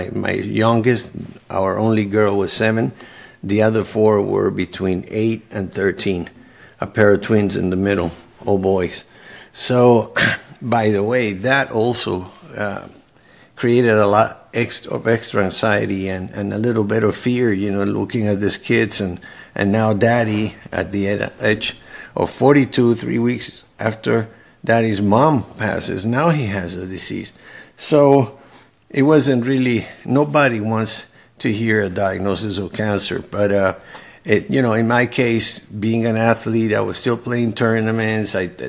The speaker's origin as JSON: {"language": "English", "country": "Venezuela", "second_language": "English", "moved": "as an adult", "lives_now": "United States", "said": "I came to the States. Actually, I'm from Venezuela, from South America, and my parents come from Greece and from Spain."}